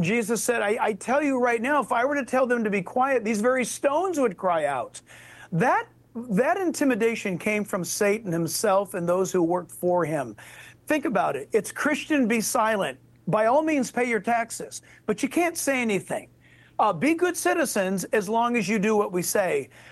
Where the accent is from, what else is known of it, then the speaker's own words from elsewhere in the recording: United States; because I'm an American